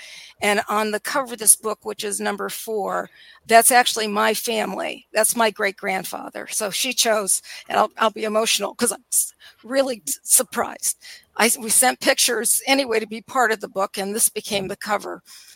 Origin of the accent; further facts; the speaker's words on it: Akron, Ohio, United States; now in Central Ohio, United States; And then I'm from Akron, Ohio